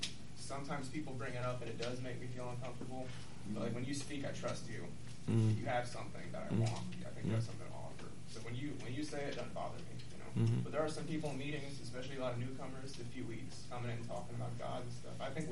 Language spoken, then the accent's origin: English; the South, United States; I was raised in the South, and my mother shoved Christianity down my throat.